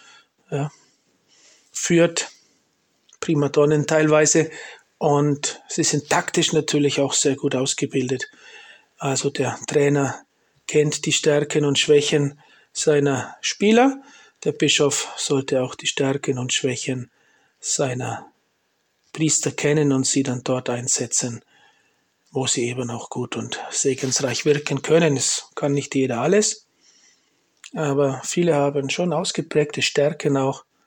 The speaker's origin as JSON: {"language": "German", "country": "Germany"}